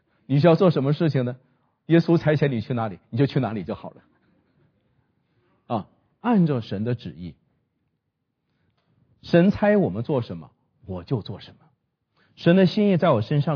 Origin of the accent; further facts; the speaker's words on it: China; 雅意是外邦人，我们中国人是外邦人的背景。